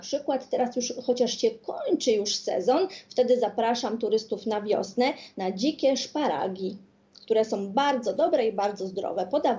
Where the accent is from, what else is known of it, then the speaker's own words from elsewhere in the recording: Kuyavian-Pomeranian Voivodeship, Poland; Ja jestem z małej miejscowości spod Włocławka, ale studiowałam w Gdańsku